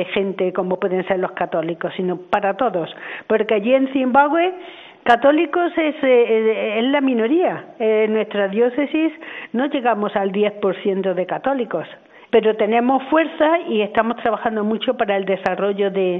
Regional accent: Córdoba, Andalusia, Spain; Yo estaba en Córdoba, porque soy cordobesa

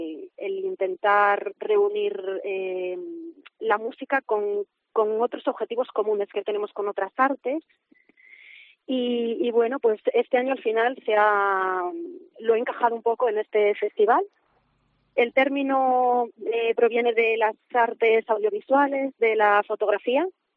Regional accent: Carracedelo, Castile and León, Spain; now in Salamanca, Spain; Bueno, yo llevo muchísimos años en Salamanca, pero soy de Carracedelo.

